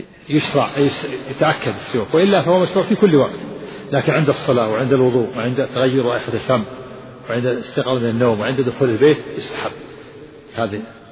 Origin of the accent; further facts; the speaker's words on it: Tihama, Saudi Arabia; فيوجد عندنا في الجنوب في تهامة شجر في الشوارع في المملكة